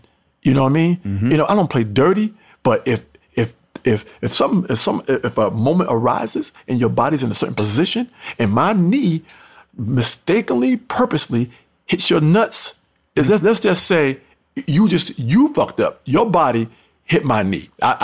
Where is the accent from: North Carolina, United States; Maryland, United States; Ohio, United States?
North Carolina, United States; born there; I was born in North Carolina.